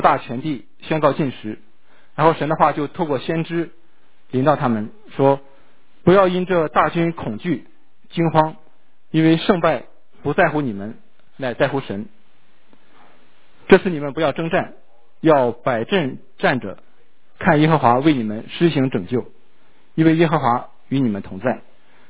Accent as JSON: {"language": "Chinese", "country": "China", "said": "就是我们从大陆来的人，我们在国内可能上政治课学过这么一段话"}